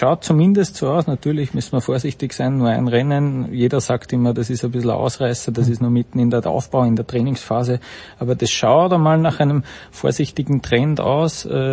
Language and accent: German; Vienna, Austria; Ich bin ein Wiener.